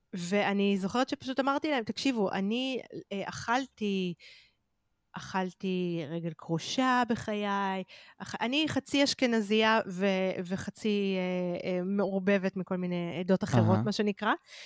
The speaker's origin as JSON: {"language": "Hebrew", "town": "Holon", "region": "Tel Aviv District", "country": "Israel", "said": "תראה, אני מחולון, אבל סבא וסבתא שלי תל אביבים ככה זה"}